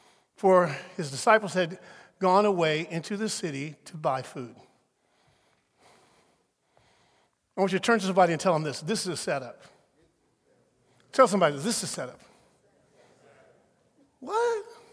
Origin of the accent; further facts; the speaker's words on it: Portland, United States; I remember growing up in Portland, we lived, our family was African American.